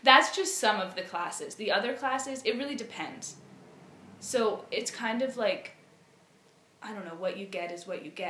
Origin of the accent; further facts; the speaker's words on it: United States; I don't want to tell you the percentage of, like, German I am, because it really doesn't matter, I'm American, I'm white.